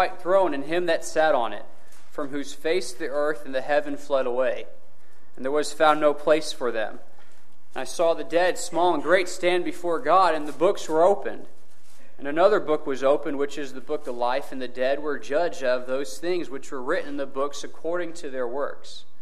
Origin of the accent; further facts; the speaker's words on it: Costa Rica; I was 18 years old when I was saved. I grew up in Costa Rica. I heard the gospel in two different languages my whole life growing up, Spanish and English.